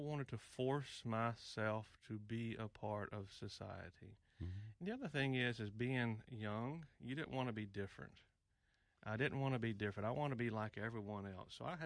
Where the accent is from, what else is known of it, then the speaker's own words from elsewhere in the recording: Concord, North Carolina, United States; Well, Ray, I'm from Concord, North Carolina. My two parents met in high school. I was born 46 years ago, and I was actually born blind.